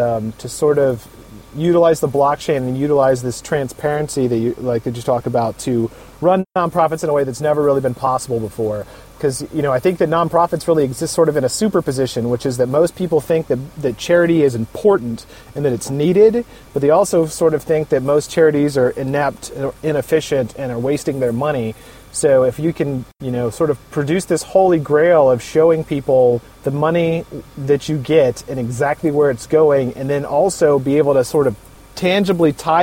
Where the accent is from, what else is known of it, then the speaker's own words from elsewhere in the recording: Pensacola, Florida, United States; also born or lived in Army; So I'm originally from Pensacola. This is my hometown, but I moved away 15 years, and I was in the Army for a while, and then I ran a couple of companies, and I moved back here into 2012.